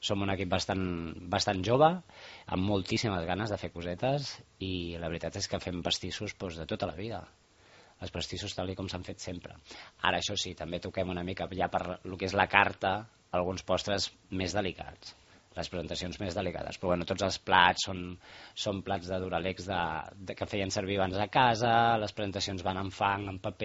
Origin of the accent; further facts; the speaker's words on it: Catalonia, Spain; sóc del Penedès, però no sóc gaire amant dels vins